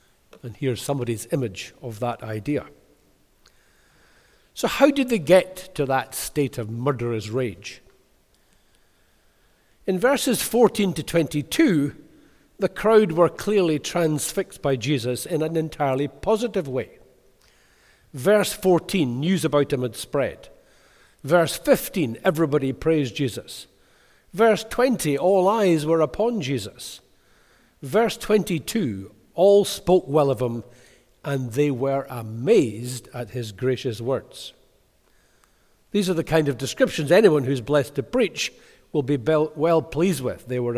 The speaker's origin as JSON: {"language": "English", "town": "Kilmarnock", "region": "Scotland", "country": "United Kingdom", "tie": "born or raised there", "lives_now": "Wormit, United Kingdom", "said": "from Kilmarnock, not … of Fife or Wormit, where I now live, because I was born in Kilmarnock and I lived in and around there for the first 56 years."}